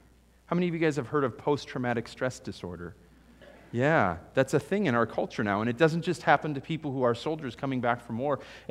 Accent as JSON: {"language": "English", "country": "United States", "said": "I'm an American. I'm middle class."}